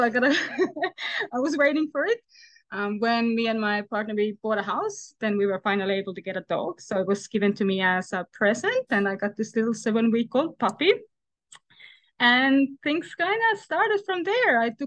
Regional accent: Estonia; now in Australia; So I am originally from Estonia, from Eastern Europe, but I have been in Australia for about 10 years now.

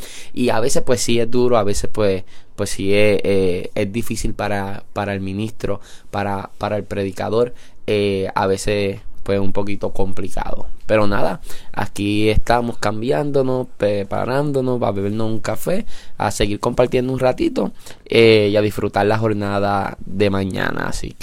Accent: Santa Isabel, Puerto Rico; yo soy del pueblo de Santa Isabel.

